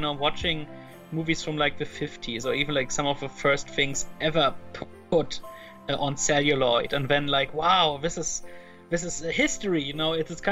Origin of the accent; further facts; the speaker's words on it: Brunsbüttel, Schleswig-Holstein, Germany; now in Bayreuth, Germany; I just drove to my hometown Brunsbüttel for like just a few days because I have to organize some stuff.